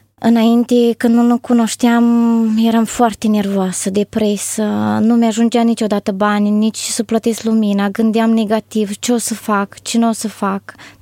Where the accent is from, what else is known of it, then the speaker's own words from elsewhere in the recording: Suceava, Suceava County, Romania; born there; M-am născut în Suceava.